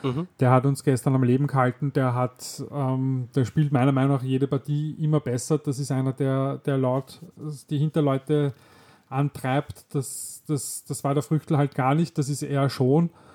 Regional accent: Vienna, Austria; Und ich weiß, wir sind Wiener, wir raunzen gern, wir jammern gern

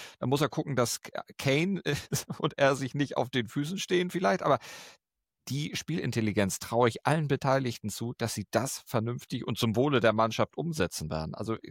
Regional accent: Germany; wir sind Deutsche, wir müssen das Haar in der Suppe finden

